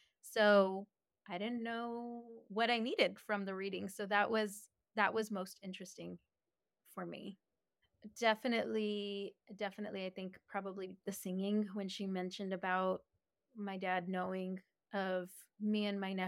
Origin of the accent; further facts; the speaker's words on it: Del Rio, Texas, United States; I'm from Del Rio, Texas.